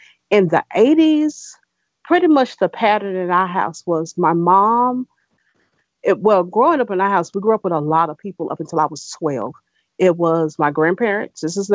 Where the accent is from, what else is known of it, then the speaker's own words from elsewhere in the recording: Dallas, Texas, United States; Pretty much, I grew up in Dallas, where I live now, pretty much in the same house that I live in.